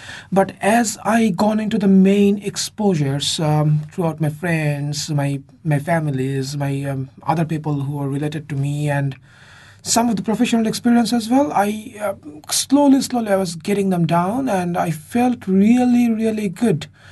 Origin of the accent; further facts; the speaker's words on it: Bangladesh; moved away as an adult; now in New Zealand; All right, this is my sixth year in New Zealand. I came from Bangladesh, one of the most smallest countries, you can say, in Southeast Asia, just beside India. I came here in late December in 2012 as an international student